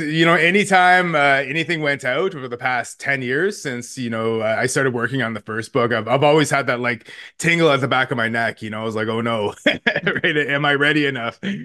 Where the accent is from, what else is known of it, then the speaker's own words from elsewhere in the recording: Ontario, Canada; what I know of my family's history, my community's history, growing up on the Great Lakes, on the North Shore of Lake Huron and so on.